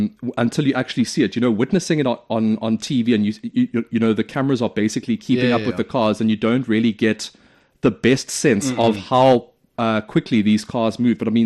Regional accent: South Africa; I mean, I'm from South Africa.

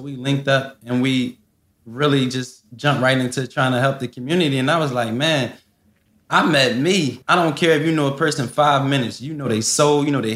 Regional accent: Philadelphia, Pennsylvania, United States; I come from West Philly. I done seen so much stuff in my life growing up.

